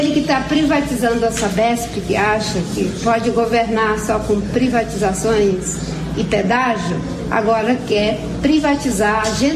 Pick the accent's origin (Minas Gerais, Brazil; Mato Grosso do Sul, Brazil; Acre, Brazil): Acre, Brazil; Ele veio do Rio de Janeiro e eu vim do estado do Acre.